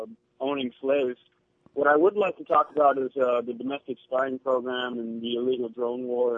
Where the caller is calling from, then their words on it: Hawaii, United States; I'm calling from Maui.